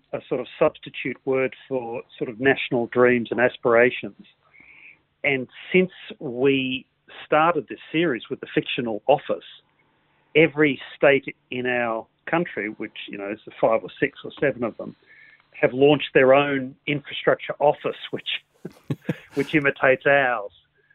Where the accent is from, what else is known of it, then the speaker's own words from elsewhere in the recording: Melbourne, Victoria, Australia; in my hometown of Melbourne